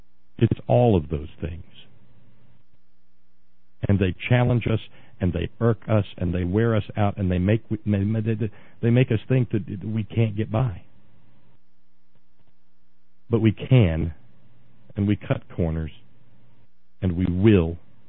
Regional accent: United States; And you know what? As an American, that is an icky feeling.

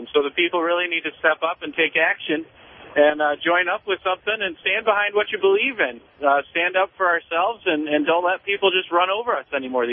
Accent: Kalamazoo, Michigan, United States; I am from Kalamazoo, Michigan, in fact, but I do a lot of work with the Detroit people over there

